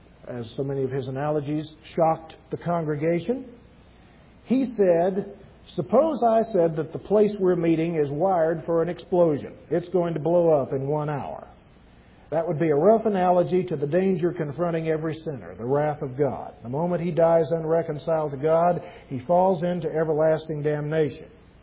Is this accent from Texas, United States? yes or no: yes; Junction, Texas, United States; Let me tell you a story from the history of my hometown. I was raised out at Junction